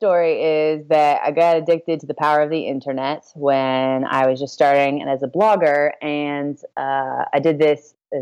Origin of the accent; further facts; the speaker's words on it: Connecticut, United States; also born or lived in New Zealand; now in Portland, United States; I'm from Connecticut and then I moved to New Zealand for the past decade. And then I've just come back and moved to Portland, Oregon.